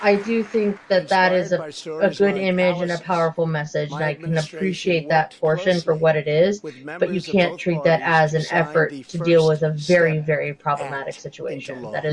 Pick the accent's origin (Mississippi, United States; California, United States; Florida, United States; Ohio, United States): California, United States; I come from California where the three strikes law is one of the most horrific things that could ever.